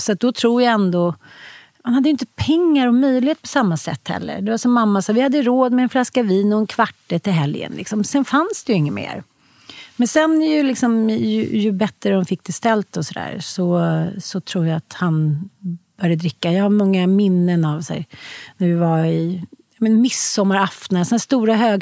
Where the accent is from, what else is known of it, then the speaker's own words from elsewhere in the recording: Salem, Stockholm County, Sweden; born there; also born or lived in Jönköping / Småland / Dalarna; Så att jag föddes i Salem utanför Stockholm och sen så hade jag flyttat typ 7-8 gånger inne i Jönköping, i Småland, i Dalarna.